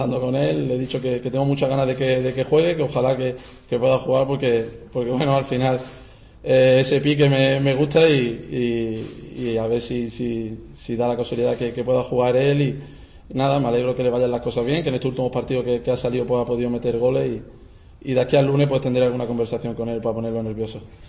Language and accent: Spanish; Málaga, Andalusia, Spain; es la que yo conozco como malagueño y como jugador, que también he sido aficionado y he ido muchísimos años al estadio como aficionado.